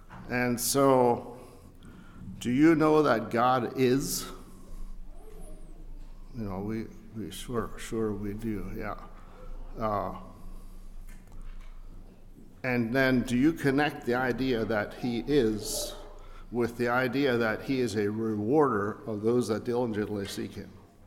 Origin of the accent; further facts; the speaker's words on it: United States; first language Pennsylvania Dutch; English is a second language; I speak Dutch. That was my first language.